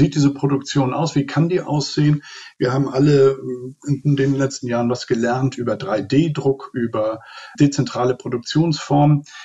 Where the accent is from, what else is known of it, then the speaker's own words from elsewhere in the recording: Lübeck, Schleswig-Holstein, Germany; ob das die Kontorhäuser waren in meiner Heimatstadt Lübeck, wo man handelte und wohnte